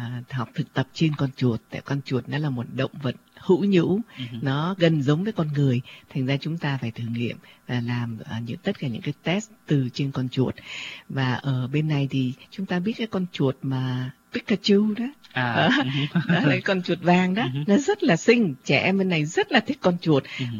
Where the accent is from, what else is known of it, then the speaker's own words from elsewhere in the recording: Ho Chi Minh City, Vietnam; tại vì người sinh ra tại thành phố, lớn lên sinh ra và lớn lên ở Sài Gòn, thành ra cái mà ký ức của mình về con tượng, về con chuột rất không, là hãi hùng.